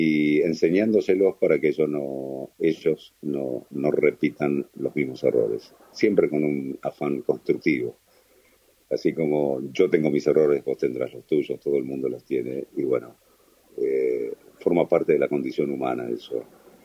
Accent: Rosario del Tala, Entre Ríos, Argentina; moved away as an adult; cuando yo me fui de casa a los 19 años después de haber hecho la colimba allá en Rosario del Tala, en mi pueblo, y a buscar nuevos horizontes

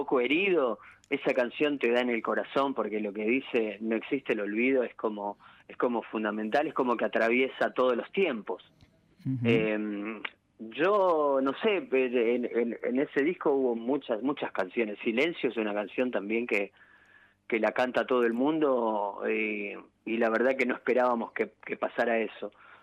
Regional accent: Chaco, Argentina; No, yo vengo del Chaco

